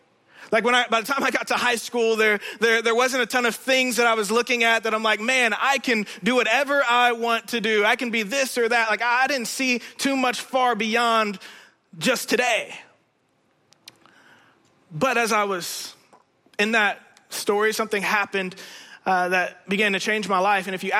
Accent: Indiana, United States; To be more specific, I'm from Indiana. I had a mom, a dad, three older brothers, and a younger sister.

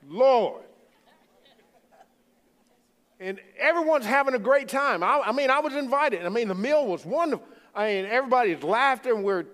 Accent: Louisiana, United States; I'm from the Bayou State, great state of Louisiana.

